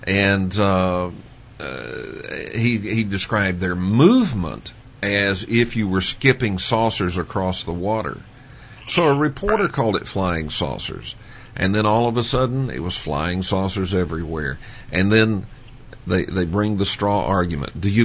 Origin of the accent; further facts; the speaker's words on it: Texas, United States; As a matter of fact, I was raised in Texas.